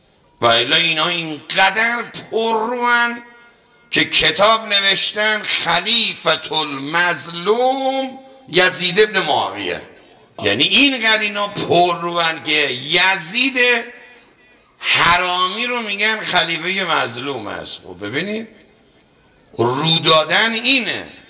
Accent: Iran; که ما ایرانی هستیم، مال این مملکتیم

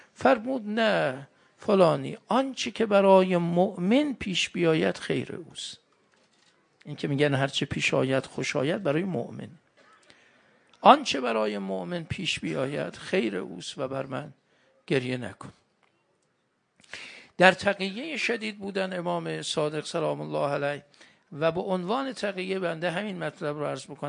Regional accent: Mashhad, Razavi Khorasan, Iran; بالاخره ما مشهدیم

